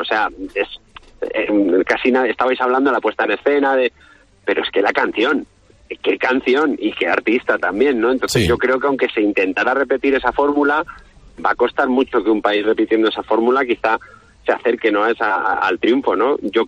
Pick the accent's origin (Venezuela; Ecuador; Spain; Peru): Spain; Extremadura; Pero y siendo extremeño, lo que tenemos en Extremadura nos hemos acostumbrado, pero tenemos cosas espectaculares.